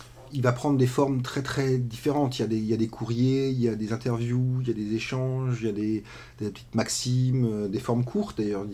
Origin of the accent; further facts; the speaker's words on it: Colmar, Grand Est, France; En fait, moi, j'ai grandi à Colmar, et je suis monté à la grande ville pour aller voir des concerts et lorsque j'étais lycéen.